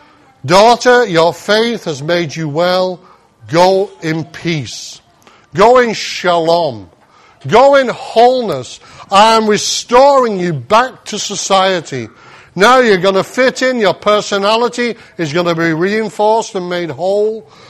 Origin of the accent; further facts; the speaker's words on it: United Kingdom; What? I'm British. These things don't happen in my country.